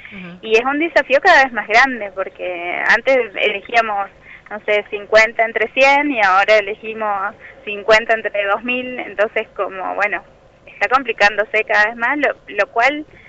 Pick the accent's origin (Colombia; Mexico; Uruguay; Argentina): Argentina